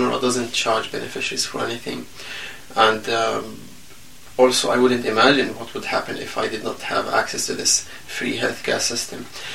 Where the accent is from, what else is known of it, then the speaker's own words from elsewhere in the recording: Rafah, Gaza Strip, Palestine; So, I grew up in Gaza Strip, in the south of Gaza Strip, in a place called Rafah refugee camp.